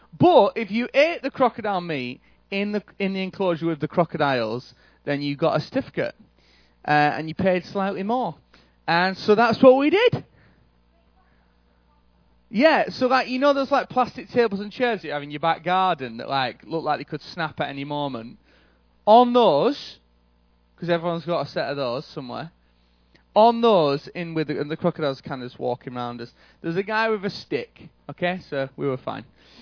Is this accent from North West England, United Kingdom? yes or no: yes; Burnley, North West England, United Kingdom; I am actually from Burnley, which is above Manchester. So it took me about 4 hours to get here.